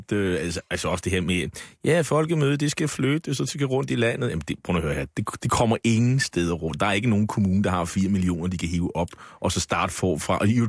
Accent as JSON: {"language": "Danish", "region": "Capital Region of Denmark", "country": "Denmark", "said": "som Bornholmer"}